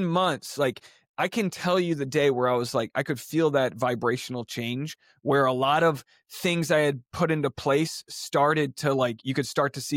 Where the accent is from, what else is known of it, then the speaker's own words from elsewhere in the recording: New England, United States; And I'm from New England.